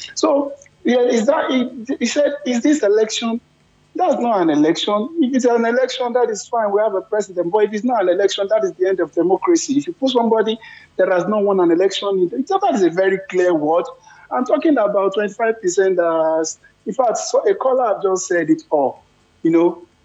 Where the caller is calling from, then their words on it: Poland; I'm calling from Poland.